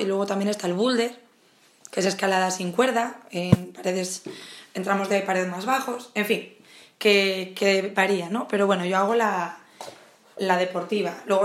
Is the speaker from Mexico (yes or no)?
no; León, Castile and León, Spain; Yo soy de León y allí pues tienen estas actividades que llaman de ocio alternativo.